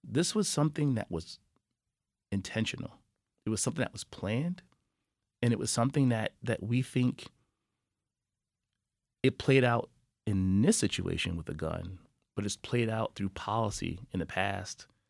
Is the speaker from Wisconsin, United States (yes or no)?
no; Buffalo, New York, United States; maybe it's because I'm from Buffalo, maybe it just touches a little bit different than others.